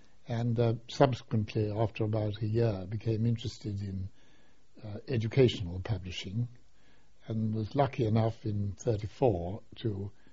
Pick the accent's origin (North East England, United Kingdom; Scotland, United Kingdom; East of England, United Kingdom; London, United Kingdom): London, United Kingdom; born there; I was born in London in 1911.